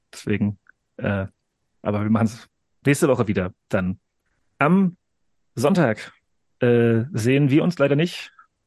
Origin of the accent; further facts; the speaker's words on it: Nordhausen, Thuringia, Germany; komme ich aus Nordhausen